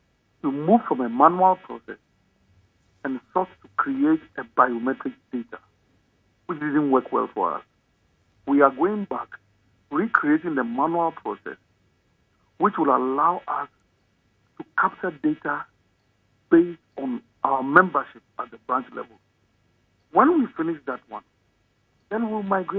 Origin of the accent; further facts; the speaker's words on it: Tanibe, Ghana; I am from Tanibe. I operate in Accra. I'm in Oyarefa.